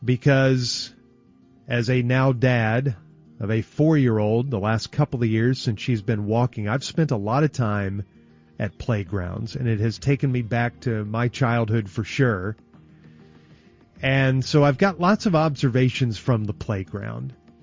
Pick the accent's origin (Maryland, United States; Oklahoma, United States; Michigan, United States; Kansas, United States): Oklahoma, United States; where I was growing up in Oklahoma, hard pan.